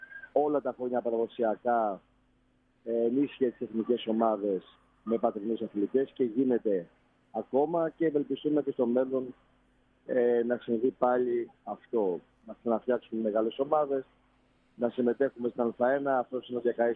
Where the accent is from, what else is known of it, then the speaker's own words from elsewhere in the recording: Patras, Western Greece, Greece; Και θέλουμε για άλλη μια φορά να δώσουμε το παρόν και εμείς ως πατρινοί σε αυτή τη διαδικασία